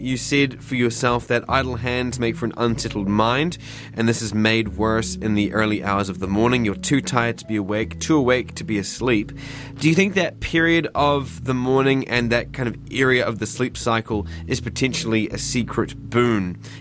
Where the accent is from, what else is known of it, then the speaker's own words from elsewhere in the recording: Southland, New Zealand; I'm originally from Southland, so I want to know, how's your time in that area of the country